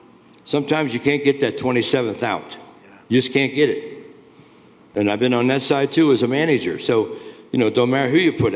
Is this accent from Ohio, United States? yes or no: yes; Cincinnati, Ohio, United States; And don't forget, I told you I was from Cincinnati.